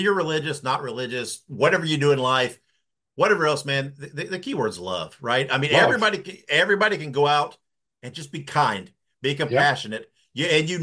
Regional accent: Indiana, United States; I'm from Indiana, originally.

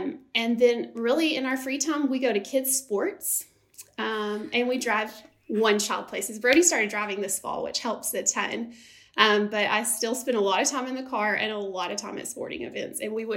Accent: Benton, United States; you mentioned I grew up in Benton and I went to First Baptist Benton.

